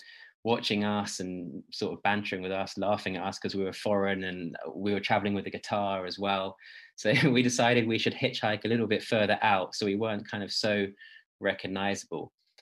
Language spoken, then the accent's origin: English; United Kingdom; You know, we're just travelers going to this national park. We're from Britain.